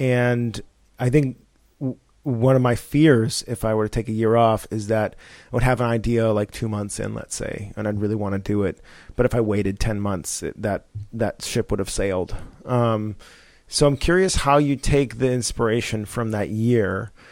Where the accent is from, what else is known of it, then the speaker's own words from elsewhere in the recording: Boston, Massachusetts, United States; my sister worked in, I grew up in Boston, my sister worked in New York City.